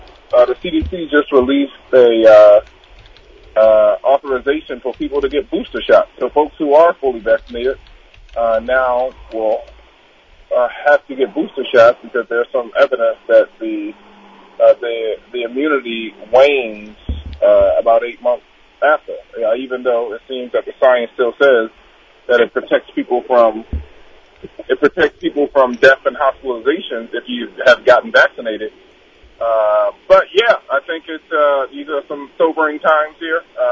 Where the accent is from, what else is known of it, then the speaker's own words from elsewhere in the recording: Philadelphia, Pennsylvania, United States; in my hometown, Philadelphia, apparently in 1993, there was this massive heat wave